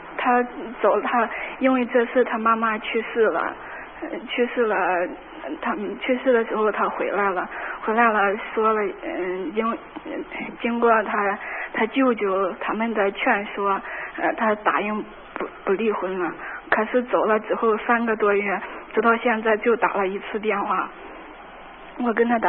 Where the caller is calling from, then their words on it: Henan, China; also born or lived in Guangdong; 我从河南。